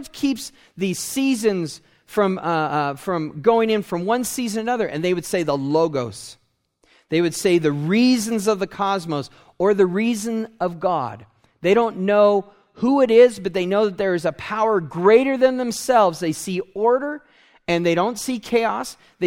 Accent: San Diego, California, United States; now in Colorado, United States; and I'm from San Diego, and there's only two seasons, warm to hot and cool.

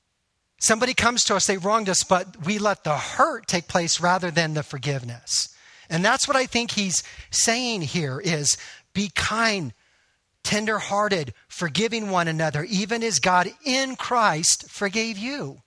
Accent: Texas, United States; when I grew up in Texas, we used to like to make tree forts all the time.

